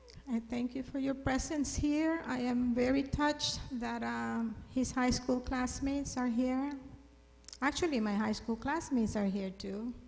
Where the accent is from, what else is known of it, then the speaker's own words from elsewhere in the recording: Manila, Metro Manila, Philippines; And our neighbors, we grew up in Guadalcanal, Santa Mesa, Manila.